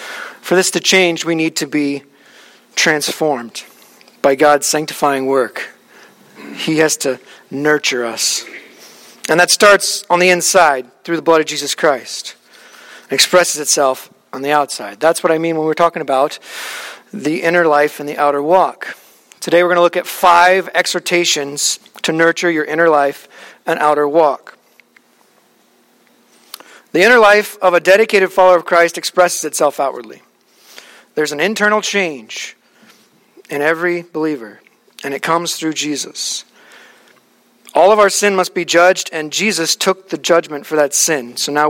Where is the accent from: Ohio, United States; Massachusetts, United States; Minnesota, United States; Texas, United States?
Texas, United States; Dallas; born there; I'm a Cowboys fan because I was born in Dallas.